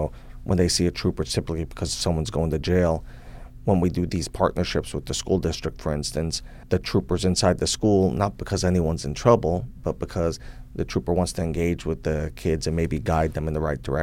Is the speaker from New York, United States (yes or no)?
yes; Queens, New York, United States; now in Alaska, United States; Well, I'm originally a good old Queens, New Yorker.